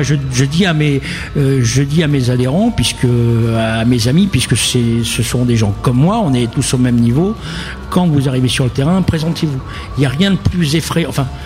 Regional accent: Nouvelle-Aquitaine, France; Moi, je suis du nord du département. Moi, je suis de Charente-Limousine.

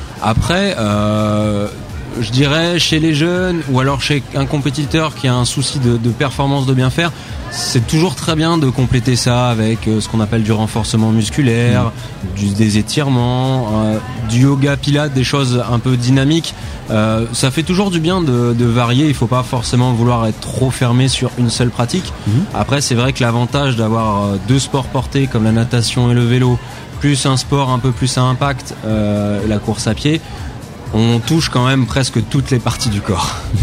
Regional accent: Angoulême, Nouvelle-Aquitaine, France; moi, j'ai longtemps fait de l'aviron quand j'étais jeune sur Angoulême.

